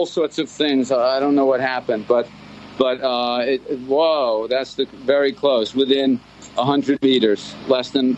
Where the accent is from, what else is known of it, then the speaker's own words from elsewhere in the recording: United States; As an American, I think the right thing is to help the Ukrainians.